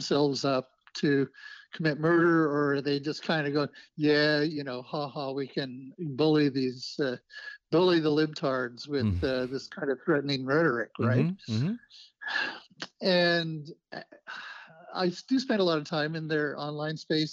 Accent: Idaho, United States; I grew up in Southern Idaho

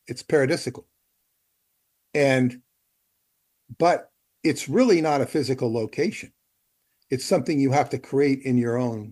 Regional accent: Los Angeles, California, United States; it's L.A. becomes Shambhala when I'm with my daughter there, because we're so much fun together, and it's my hometown.

